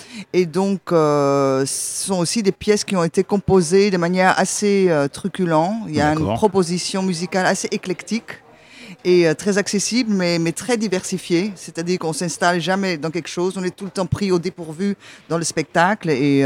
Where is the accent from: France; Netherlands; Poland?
Netherlands; French is a second language; un répertoire de cabaret culte chez moi en Hollande et que j'ai adapté en français.